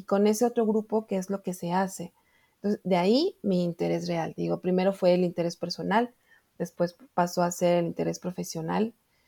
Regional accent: Puebla, Mexico; aquí en la ciudad de Puebla, que es de donde yo soy, en México

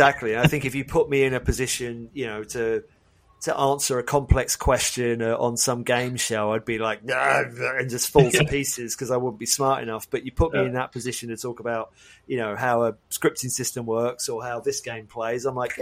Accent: United Kingdom; I have the double whammy of being British

